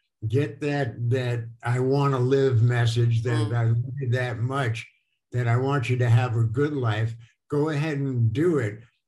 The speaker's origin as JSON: {"language": "English", "town": "Brooklyn", "region": "New York", "country": "United States", "tie": "born or raised there", "said": "I grew up in Brooklyn in the 50s and 60s."}